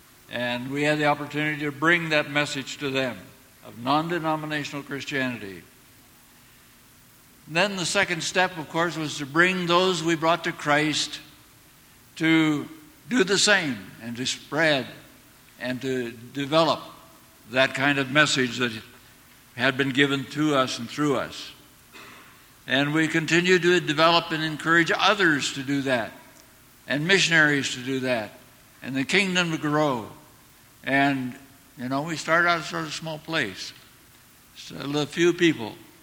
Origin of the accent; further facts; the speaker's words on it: Minnesota, United States; I didn't come here to enjoy the hot climate sometimes. I grew up in Minnesota. My wife grew up in Wisconsin.